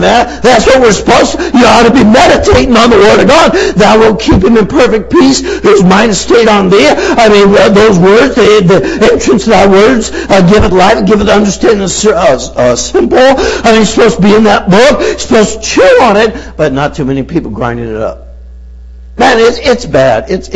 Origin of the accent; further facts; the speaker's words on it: California, United States; I'm from California, so you would know that Valley talk there from high school a little bit.